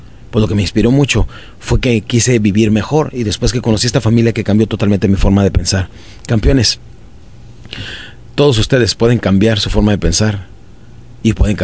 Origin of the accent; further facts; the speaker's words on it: Ciudad Juárez, Chihuahua, Mexico; yo crecí en Ciudad Juárez, Chihuahua, nací en un pueblito de Chihuahua que se llama Parral, Chihuahua, y crecí de los 7 años en adelante. Cuando mi padre nos abandonó, mi madre se cambió a Ciudad Juárez y de ahí empezamos a vivir.